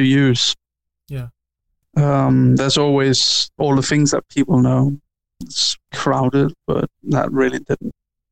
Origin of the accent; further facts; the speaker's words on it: Denmark; I come from a very small country. I come from Denmark, and Denmark is not by any means measure any sort of big. Even our biggest city isn't even that big.